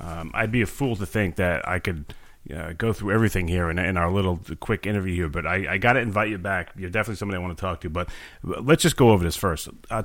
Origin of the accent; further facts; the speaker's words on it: New York, United States; I knew nothing about farms. I'm from New York.